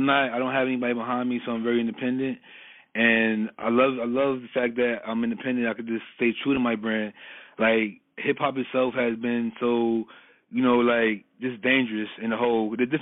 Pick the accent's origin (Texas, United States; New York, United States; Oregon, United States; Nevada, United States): New York, United States; Brooklyn; Brooklyn, New York. I was the Water State till I was at least 17 years old, in and out, honestly.